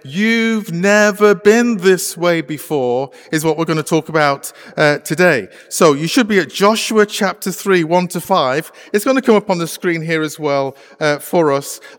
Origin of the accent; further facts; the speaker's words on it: England, United Kingdom; moved away as an adult; now in Canada; As you can tell from my accent, I can't speak Canadian, okay? So hopefully you're okay with my accent. I'm actually from the UK. I was a Baptist pastor in England for a number of years